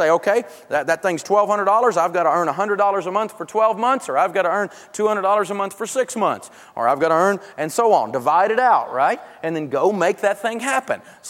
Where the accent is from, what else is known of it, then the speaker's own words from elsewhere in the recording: the South, United States; Now, I'm from the South, and I like pecan pie.